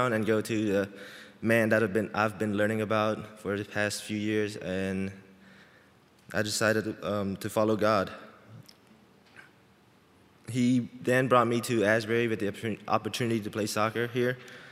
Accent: Cambodia; now in United States; I was born and raised in Cambodia, and Cambodia is a Buddhist country, so growing up I didn't know about God.

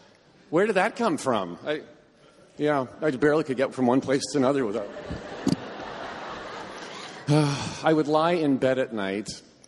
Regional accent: Indiana, United States; When I was just a boy growing up in Indiana

